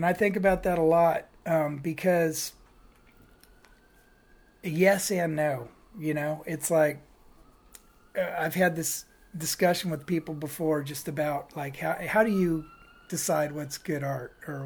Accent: Fresno, California, United States; Yeah, I grew up in Fresno

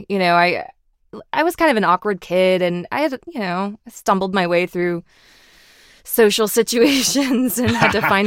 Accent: Kansas, United States; So growing up in Kansas, I'm sure I get a lot of Wizard of Oz jokes, as you may imagine. And no, I've never seen a tornado.

